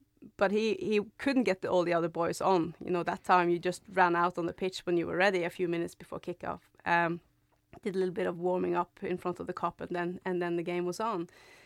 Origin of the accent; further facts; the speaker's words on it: North West England, United Kingdom; that should be me one day, lifting that trophy on behalf of this amazing football club in my hometown. So obviously it brings that extra touch of being a captain when you are local